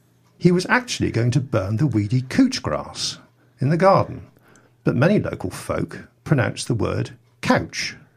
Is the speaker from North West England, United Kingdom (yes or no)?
yes; North West England, United Kingdom; I was brought up in Lancashire, and we certainly had our share of such terms.